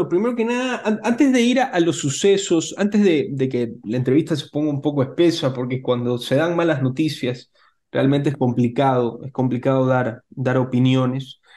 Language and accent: Spanish; Bahía de Caráquez, Manabí, Ecuador; yo soy de Bahía de Caracas, yo cruzo el puente 5 minutos y estoy en San Vicente